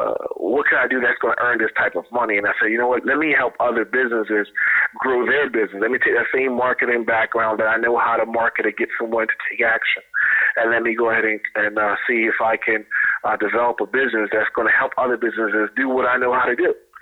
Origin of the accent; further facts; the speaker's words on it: Jamaica; Well, originally I'm from Jamaica.